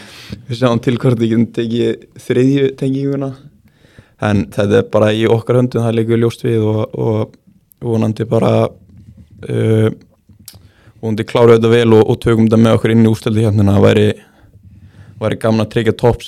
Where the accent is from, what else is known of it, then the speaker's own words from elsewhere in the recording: Egilsstaðir, Eastern Region, Iceland; Ég er frá Mónakó fyrir austan